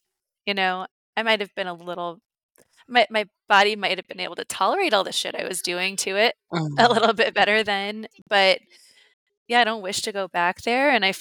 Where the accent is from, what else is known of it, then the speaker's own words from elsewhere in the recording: Midwest, United States; especially growing up in the Midwest